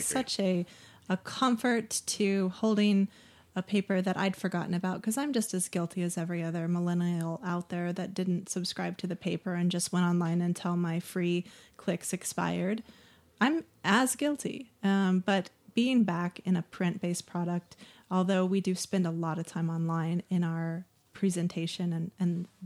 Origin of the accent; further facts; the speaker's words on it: Wyoming, United States; I'm from Wyoming. I like the West. I like the mountains. My family has a homestead in the Bighorns. It's where my family, you know, is from.